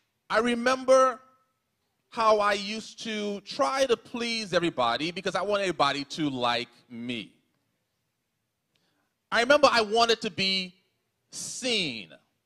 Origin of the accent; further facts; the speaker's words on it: Bahamas; But growing up in the Bahamas, at the time that I was born and grew up there, Haitians weren't really respected or welcomed by some Bahamians. It's a fact. And so even though I was born in the country